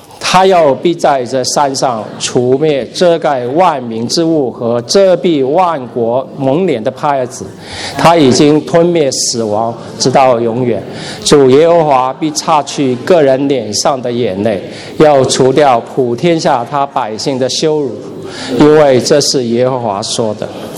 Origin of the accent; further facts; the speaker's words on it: China; 而我们中国人看着什么都是吃的，什么都要占为己有